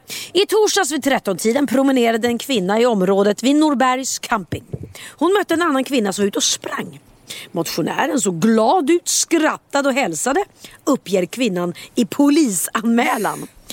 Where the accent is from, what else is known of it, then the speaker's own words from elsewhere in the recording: Denmark; Jag är dansk.